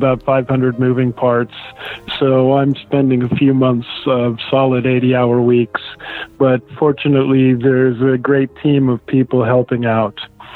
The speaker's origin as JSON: {"language": "English", "region": "California", "country": "United States", "lives_now": "Kansas", "said": "Well, the West Coast, I came from California where there is so much tiki"}